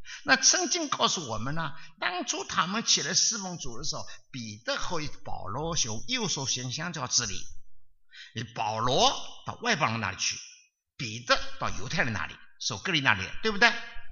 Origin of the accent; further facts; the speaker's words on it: China; 我也是中国人，我信主七十多年了，我侍奉主了六十多年了